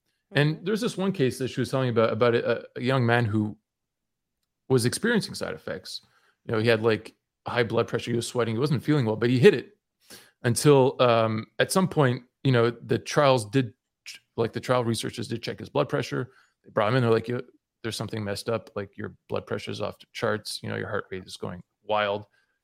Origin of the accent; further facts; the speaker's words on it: Canada; I'm Canadian, so we had it last week, right?